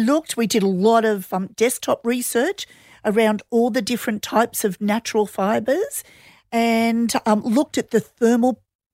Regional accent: Australia; I'm from Australia

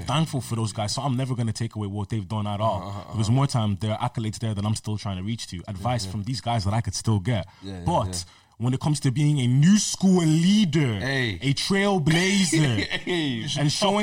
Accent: Ireland; Us as Black Irish kids, musicians, had a place that were going to take us every single time.

